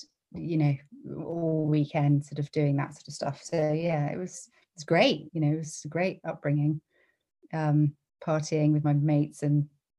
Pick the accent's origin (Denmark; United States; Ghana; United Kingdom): United Kingdom; Bath, South West England; as a teenager growing up in Bath, I used to spend quite a lot of time in the pubs and the clubs in Bath